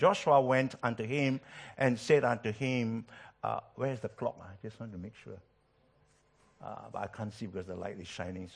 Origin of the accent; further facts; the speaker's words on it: Malaysia; even though we are from Malaysia, I can relate that we are family.